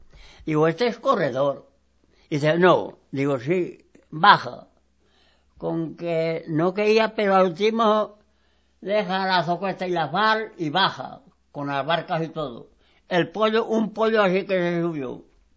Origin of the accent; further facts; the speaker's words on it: Crevillent, Valencian Community, Spain; born there; En los Mases.